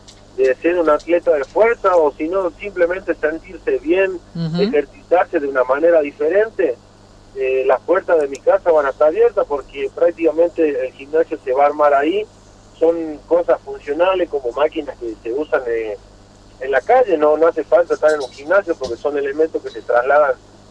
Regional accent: Tartagal, Salta, Argentina; Somos 5 de Argentina, en Tucumán, Salta, yo soy el único tartagalense

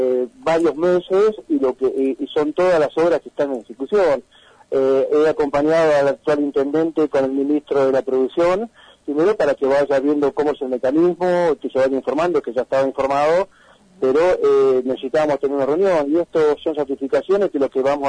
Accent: Argentina; hoy somos todos santacruceños, somos todos argentinos

